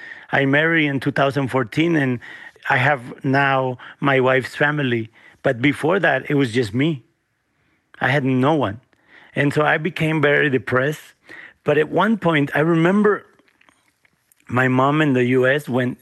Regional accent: Guanajuato, Mexico; I am not from Mexico City. I am from Guanajuato.

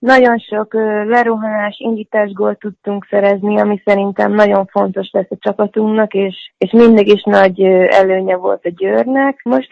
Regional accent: Budapest, Hungary; now in Győr, Hungary; Ugye én Pesten nőttem föl.

